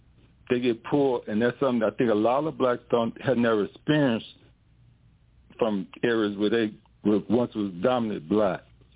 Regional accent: Chicago, Illinois, United States; I grew up in Chicago.

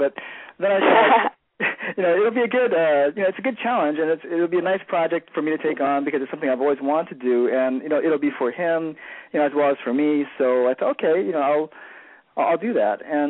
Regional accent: Hawaii, United States; now in Vancouver, United States; I was born and raised in Hawaii, moved here to Vancouver, Washington about 12 years ago.

